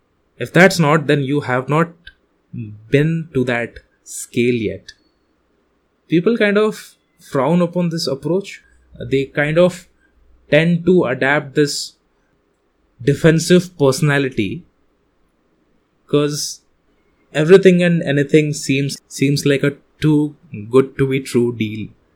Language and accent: English; India; Currently, I host this podcast from India. I'm an Indian myself.